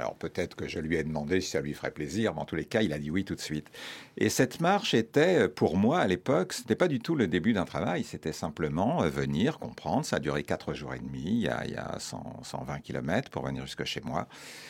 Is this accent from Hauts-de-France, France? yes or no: no; Grand Est, France; born there; parce que je suis né en Champagne, j'y vis